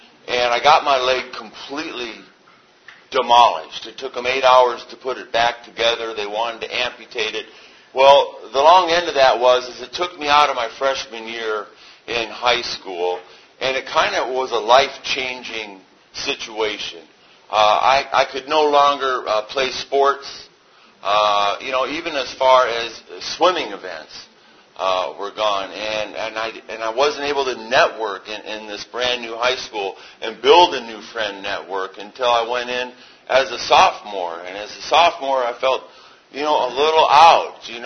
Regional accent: Detroit, Michigan, United States; born there; also born or lived in Africa; I was born in Detroit in the late 50s. I'm 51.

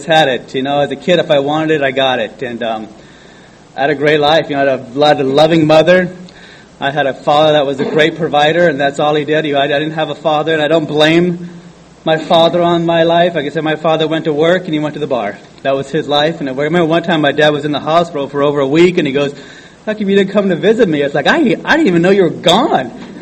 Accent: Anaheim, California, United States; born there; So, you know, I was born in Anaheim, not too far from here.

